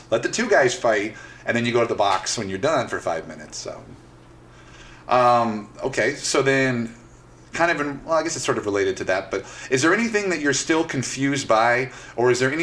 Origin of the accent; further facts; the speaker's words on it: St. Louis, Missouri, United States; we're both from the St. Louis area